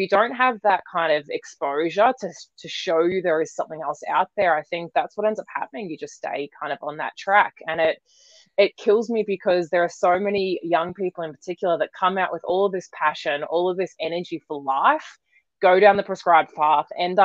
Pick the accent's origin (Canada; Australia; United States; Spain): Australia; moved away as an adult; if you can't tell, as I said, from my accent, I am Australian. So I was raised in Australia and have really, since the age of 18, kind of gone out into the world and explored it